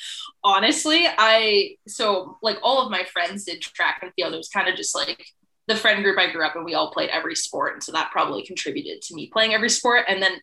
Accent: Winnipeg, Manitoba, Canada; Well, pretty standard for growing up in Winnipeg, I think.

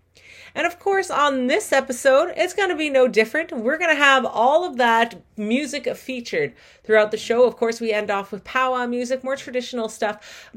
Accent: Brokenhead Ojibwe Nation, Manitoba, Canada; I am from Brokenhead Ojibwe Nation.

